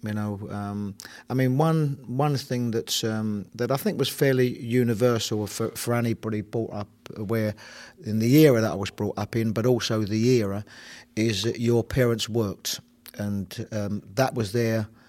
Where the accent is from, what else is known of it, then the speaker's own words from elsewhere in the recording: London, United Kingdom; I was brought up in a very multicultural area. Rows of streets, of houses, so a highly populated area as well. But an area that was a good upbringing, that you could go out and play out in the streets.